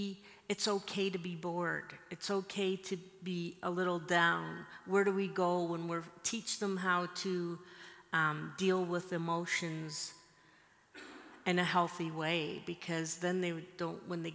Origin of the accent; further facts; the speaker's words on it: Scotland, United Kingdom; I'm from Scotland, I go back there often